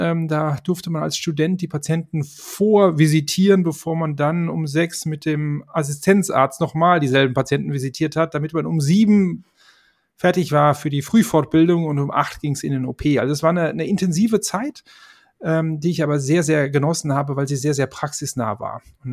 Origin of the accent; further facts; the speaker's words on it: Cologne, North Rhine-Westphalia, Germany; wie schon gesagt. Ich komme aus Köln